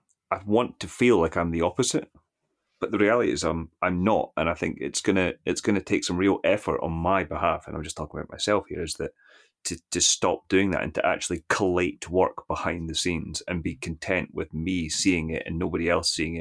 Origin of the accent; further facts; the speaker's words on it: Scotland, United Kingdom; I'm a Scottish alcoholic.